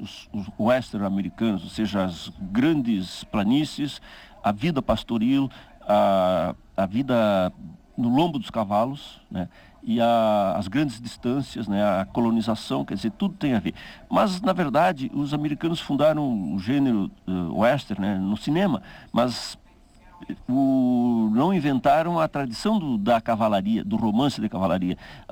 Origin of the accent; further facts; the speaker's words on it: Uruguaiana, Rio Grande do Sul, Brazil; minha cidade natal, Uruguaiana, que fazia fronteira com a Argentina.